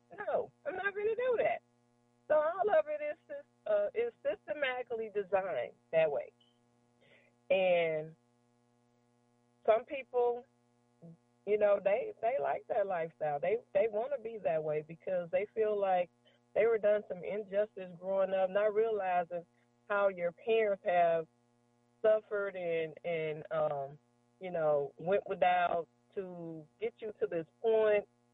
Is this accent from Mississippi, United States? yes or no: yes; Mississippi, United States; Slang and all, I'm from Mississippi. It don't make my dialect no better than yours.